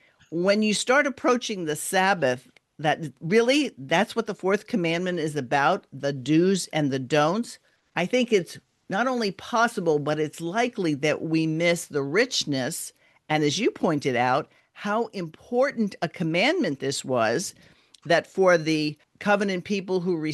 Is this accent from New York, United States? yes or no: yes; New York, United States; I grew up in the Northeast in New York, and I was raised Catholic.